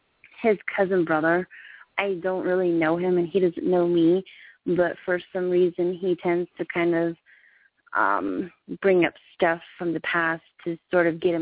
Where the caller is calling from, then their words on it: Arizona, United States; I'm calling from Arizona